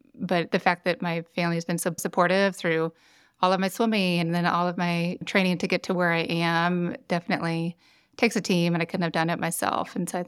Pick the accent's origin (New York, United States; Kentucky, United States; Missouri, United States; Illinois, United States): Missouri, United States; Columbia; growing up in Columbia, because of it being a college town, I was able to go just across the street right here to all these great concerts.